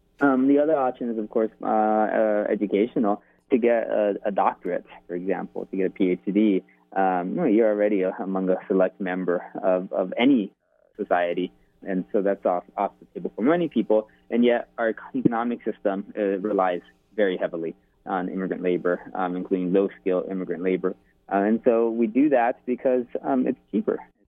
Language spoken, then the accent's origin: English; United States; born there; A big part of why I'm in the United States, I was born in the United States, is through family ties.